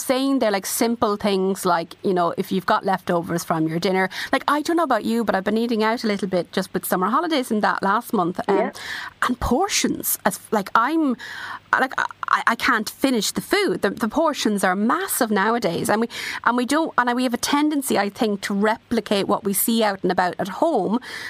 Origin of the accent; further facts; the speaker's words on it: Tullamore, Offaly, Ireland; I grew up in Tullamore. I cycled to school when I was in primary school every day and I loved it.